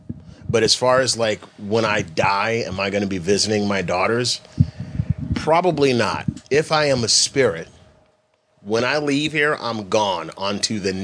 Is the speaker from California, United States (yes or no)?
yes; Los Angeles, California, United States; From L.A., yeah.